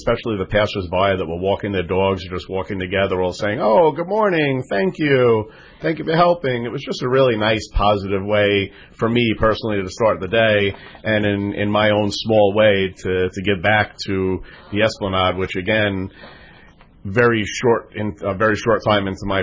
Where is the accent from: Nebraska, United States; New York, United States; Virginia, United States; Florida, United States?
New York, United States; now in Redondo Beach, United States; I've been a beach person my entire life, growing up on Long Island in New York and now here in Redondo Beach.